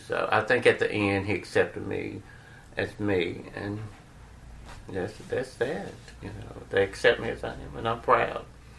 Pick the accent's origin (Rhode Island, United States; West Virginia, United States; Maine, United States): West Virginia, United States; Gary; Well, I'm from West Virginia, a little town called Gary, West Virginia.